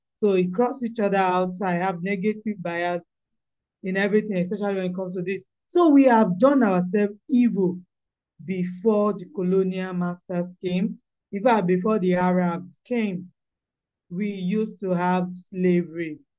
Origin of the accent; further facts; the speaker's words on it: Okemesi, Ekiti, Nigeria; So I'm actually from Okemese Ekiti.